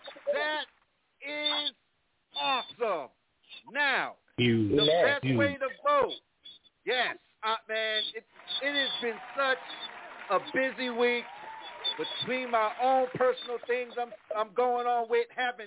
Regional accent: Plainfield, New Jersey, United States; Apostle, in my hometown

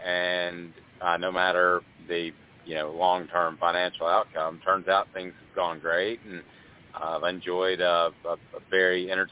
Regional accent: Knoxville, Tennessee, United States; Native East Tennessean. It was one of those things where I grew up in Knoxville and Powell, just north of Knoxville, and there was always a University of Tennessee tie.

